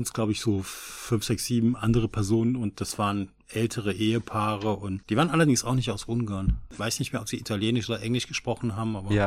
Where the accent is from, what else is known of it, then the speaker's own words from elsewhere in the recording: Saarland, Germany; Ich komme ja nun auch aus dem Saarland, aus dem Südwesten, was ja auch römisch besiedeltes Gebiet war.